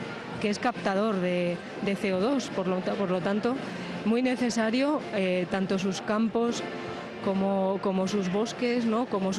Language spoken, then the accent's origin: Spanish; Basque Country, Spain; es un orgullo como vasco